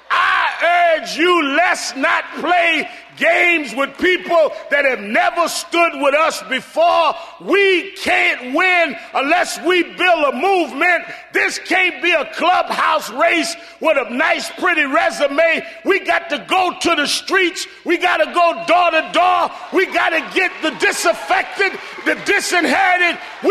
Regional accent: New York, United States; I grew up in New York, but my parents are from the South. I had a grandmother that had a little farm in Alabama.

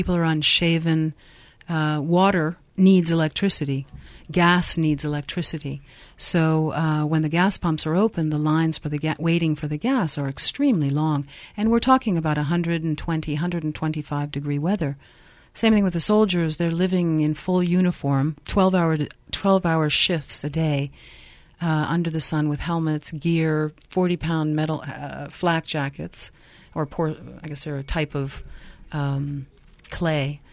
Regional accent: United States; And as an American, I was really feeling quite sheepish to meet them, but I needed to.

